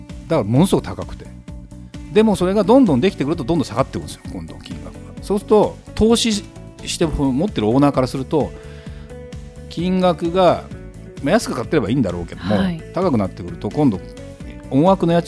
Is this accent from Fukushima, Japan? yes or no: no; Saitama, Japan; まあ、私の実家は埼玉なんだけども、やっぱり私も普通の一戸建てで生まれ育ったわけ。